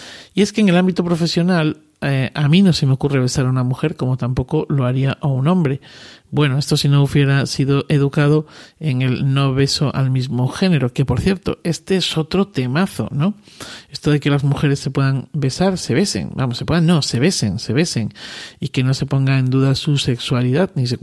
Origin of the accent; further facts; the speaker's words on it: Cáceres, Extremadura, Spain; yo que soy de Cáceres, estoy más cerca del Atlántico, que del Mediterráneo.